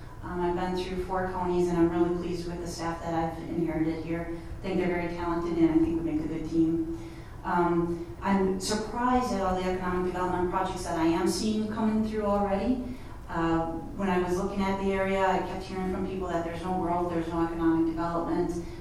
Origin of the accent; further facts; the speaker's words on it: Wisconsin, United States; accent: Midwestern; So, in case you haven't recognized the accent, I'm from the Midwest. I'm actually from Wisconsin.